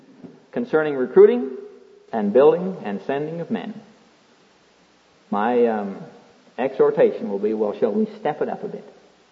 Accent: Iowa, United States; I'm from Iowa. And we had a farmer back there.

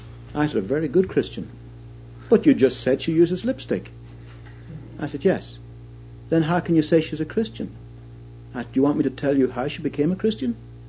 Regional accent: Ireland; Yet I must confess that I was brought up in Ireland

